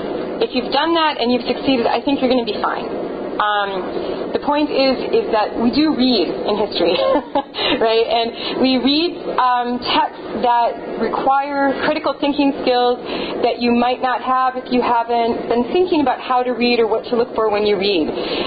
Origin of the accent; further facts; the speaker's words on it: South Dakota, United States; moved away; I grew up in South Dakota. I did not stay there. But I grew up in South Dakota, and so I grew up around a bunch of Lakota Sioux kids.